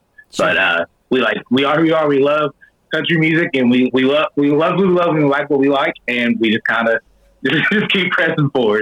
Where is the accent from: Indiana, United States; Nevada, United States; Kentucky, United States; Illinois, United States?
Kentucky, United States; Versailles; You know, I have always said that it's really no different than growing up in Versailles, Kentucky.